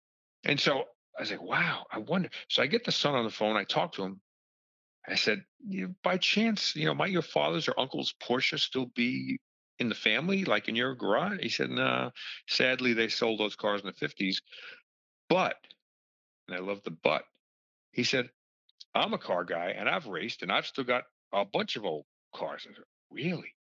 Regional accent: New York, United States; And they came from a town just a couple of miles from where I grew up on Long Island.

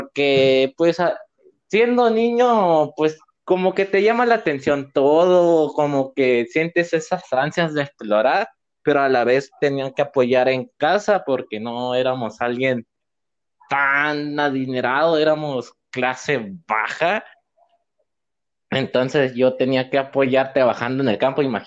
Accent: Ciudad Obregón, Sonora, Mexico; born there; nací en Ciudad Obregón, Sonora, en la misma ciudad

